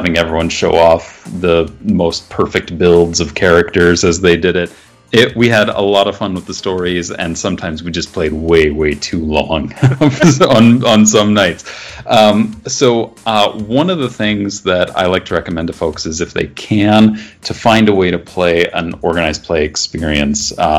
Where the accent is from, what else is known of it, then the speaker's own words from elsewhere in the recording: Midwest, United States; despite being a Midwesterner, I don't actually know every other human that lives in the Midwest.